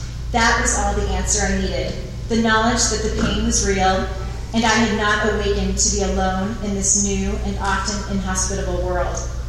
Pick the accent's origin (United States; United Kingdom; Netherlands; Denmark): United States; Provo, Utah; I was born and raised in Provo, the oldest of three girls.